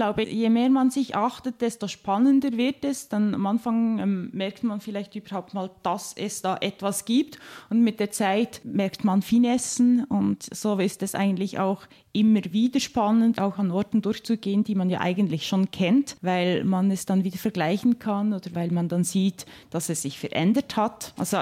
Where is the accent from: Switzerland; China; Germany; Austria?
Switzerland; Bern; born there; also born or lived in Barcelona, Spain; ich bin in Bern geboren, aber ich war dann schon auch unterwegs. Ich bin ein Jahr lang zum Beispiel durch Lateinamerika gereist. Ich habe anderthalb Jahre in Barcelona gewohnt.